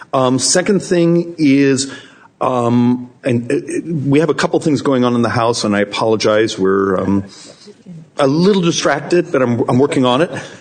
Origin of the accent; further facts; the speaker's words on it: Maricopa, Arizona, United States; I'm from Maricopa.